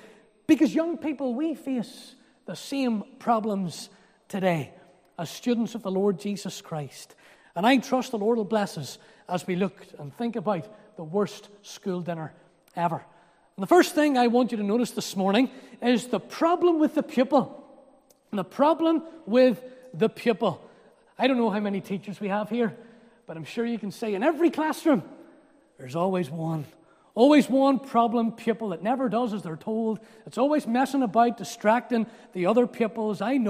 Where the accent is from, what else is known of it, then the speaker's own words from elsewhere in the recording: Bangor, Northern Ireland, United Kingdom; I'm from Bangor.